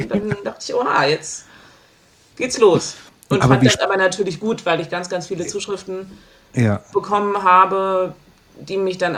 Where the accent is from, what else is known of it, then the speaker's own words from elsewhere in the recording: Frankfurt am Main, Hesse, Germany; hast du ja gerade schon gesagt, ich bin 38, Juristin, bin aus Frankfurt am Main, hier in der Nähe vom Flughafen auch aufgewachsen